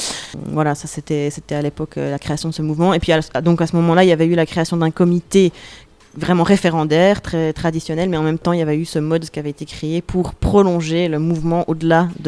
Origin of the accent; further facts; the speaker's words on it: Romandy, Switzerland; Moi, je suis vraiment francophone. Hein. J'ai grandi en Suisse romande. Et puis, même mon allemand, il est vraiment loin d'être top